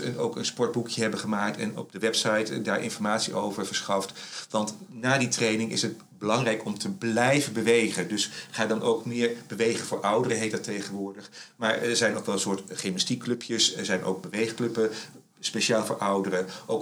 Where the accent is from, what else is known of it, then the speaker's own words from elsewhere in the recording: The Hague, South Holland, Netherlands; ik kom uit Den Haag